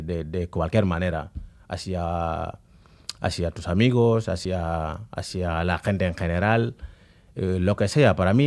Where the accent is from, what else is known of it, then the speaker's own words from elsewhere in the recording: Senegal; also born or lived in Valencia; now in Bilbao, Spain; Y llegué desde Valencia, bueno, desde Senegal a Valencia, pues llegué en avión. Luego de Senegal, de Valencia aquí, pues llevaba unos 6-7 meses en Valencia.